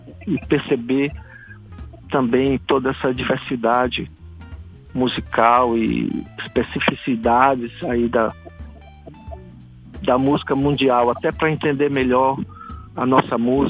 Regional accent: Ceará, Brazil; moved away as an adult; also born or lived in Belgium; Isso, morei 12 anos eu saí muito, muito jovem aqui do Ceará, eu saí com 18 anos e voltei para o Ceará com 30 anos.

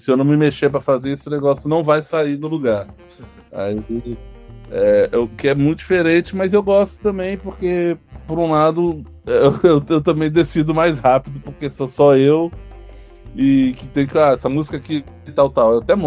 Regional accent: Brasília, Federal District, Brazil; A gente é de Brasília e sempre esteve em Brasília.

